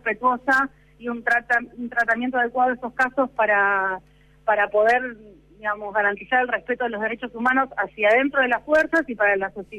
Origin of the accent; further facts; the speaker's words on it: Argentina; como trabajadores y como argentinos